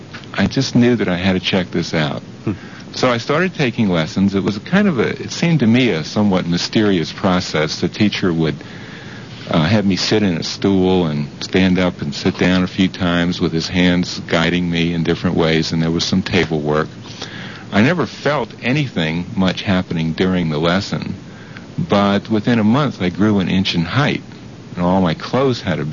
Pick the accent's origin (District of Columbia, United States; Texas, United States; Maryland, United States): District of Columbia, United States; Washington; moved away as an adult; also born or lived in Toronto, Canada; Well, I was born in Washington, D.C., and lived there until I went away to college. Later, I went to work in Toronto, Canada